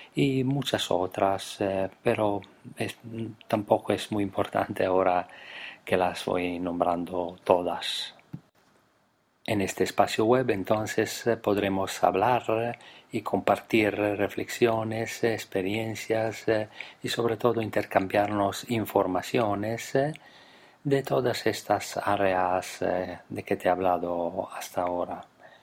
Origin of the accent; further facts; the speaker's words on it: Italy; Spanish is a second language; now in Spain; Soy italiano, vivo y trabajo en España.